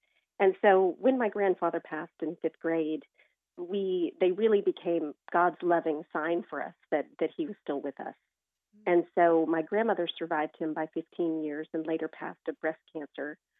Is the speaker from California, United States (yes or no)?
no; Parker, Texas, United States; I grew up in Parker, Texas, outside of the Dallas-Fort Worth area, in a small home with my family on 3 acres of land, and had just very humble beginnings.